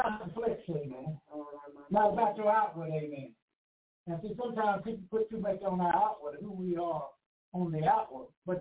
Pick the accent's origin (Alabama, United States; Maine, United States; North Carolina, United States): Alabama, United States; all those different kinds of seeds that I'm used to from Alabama.